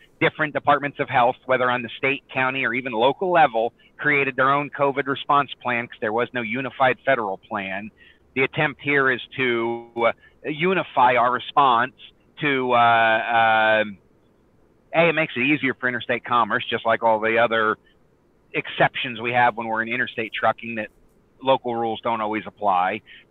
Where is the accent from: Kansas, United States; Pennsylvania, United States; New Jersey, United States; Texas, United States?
Pennsylvania, United States; So it was left up, like my home state of Pennsylvania, we have very tough mask mandates.